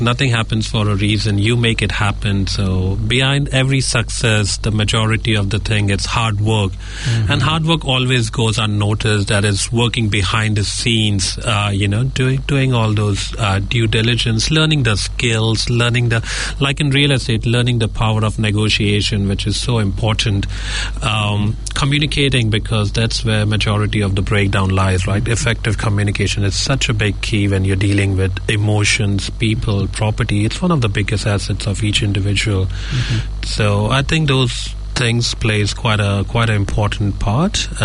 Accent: Mumbai, Maharashtra, India; So I'm from Mumbai and my heritage goes back to being a Gujarati. So that's my dual heritage from Maharashtra and Gujarat.

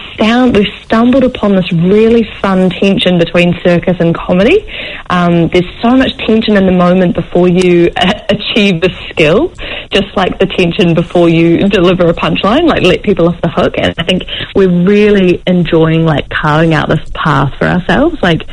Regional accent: Wellington, New Zealand; So growing up in Wellington

